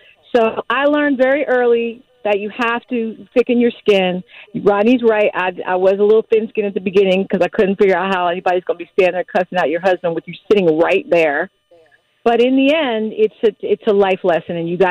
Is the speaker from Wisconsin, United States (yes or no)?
no; Philadelphia, Pennsylvania, United States; we got all these tickets for my relatives because I'm from Philly